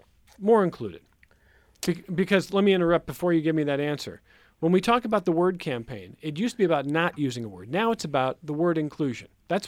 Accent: Cleveland, Ohio, United States; I'm from Cleveland, man. Stephen Curry was like the enemy for a while.

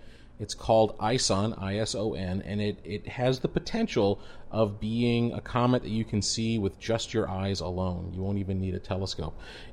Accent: Arizona, United States; I spent some of my formative years growing up in Arizona

